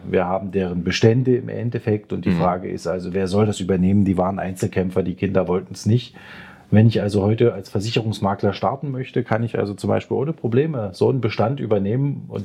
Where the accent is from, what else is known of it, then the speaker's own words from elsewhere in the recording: Dresden, Saxony, Germany; Dazu haben wir bei uns, wir sind ja aus Dresden, noch den Sondereffekt, dass man ja die Wende gehabt hat 1990.